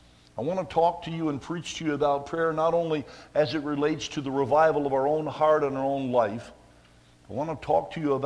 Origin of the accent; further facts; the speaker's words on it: Kentucky, United States; very providentially worked its way into the frontier of Kentucky, my home state.